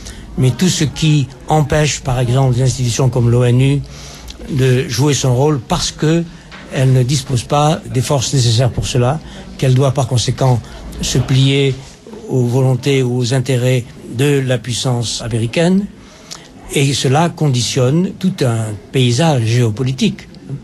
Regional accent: Algeria; Puis je ne suis pas seulement Européen, je suis Africain. Hein. Je suis Algérien d'origine.

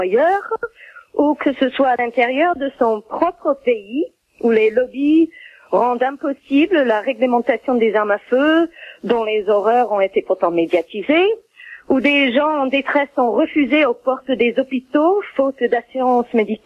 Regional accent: Manhattan, New York, United States; French is a second language; je suis américaine, née et élevée à Manhattan.

